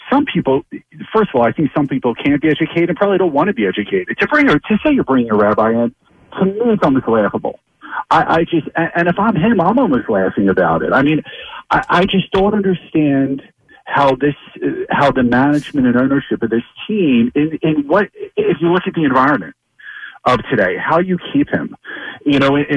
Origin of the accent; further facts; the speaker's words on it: Philadelphia, Pennsylvania, United States; I won't even, and I'm from Philly.